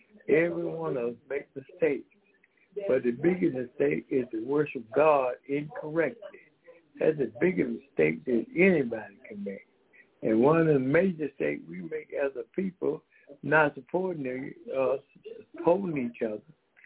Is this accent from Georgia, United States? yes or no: yes; Decatur, Georgia, United States; we come out of, we are from Decatur, Georgia, that's right outside of Atlanta, Georgia, bringing this message of truth to the human family.